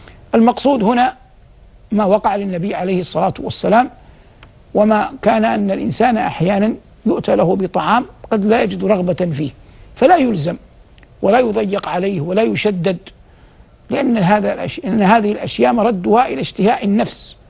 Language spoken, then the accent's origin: Arabic; Hijaz, Saudi Arabia; عندنا في الحجاز يسمونه الخربز